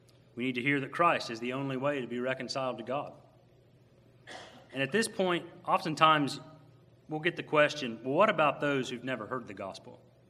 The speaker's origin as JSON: {"language": "English", "town": "St. Mary's", "region": "West Virginia", "country": "United States", "tie": "born or raised there", "also_born_or_lived": "Marietta", "said": "I'm from St. Mary's, West Virginia. I was born in Marietta, Ohio, but I was raised in St. Mary's."}